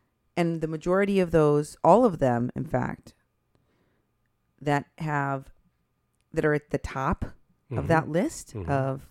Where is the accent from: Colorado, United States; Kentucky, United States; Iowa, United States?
Iowa, United States; I'm from Iowa, but I never heard of this person.